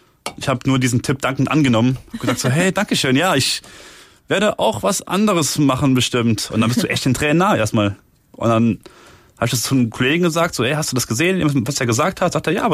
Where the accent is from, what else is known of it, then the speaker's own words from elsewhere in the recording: Trier, Rhineland-Palatinate, Germany; now in Cologne, Germany; Also ich komme aus Trier ursprünglich, bin nach Köln gezogen vor 3,5 Jahren für Comedy zu machen